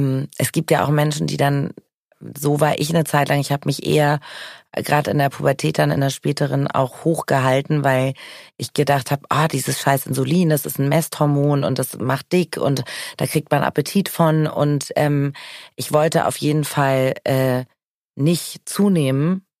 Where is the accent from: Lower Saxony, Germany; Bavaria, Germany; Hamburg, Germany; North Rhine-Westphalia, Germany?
Hamburg, Germany; Ich komme aus Hamburg.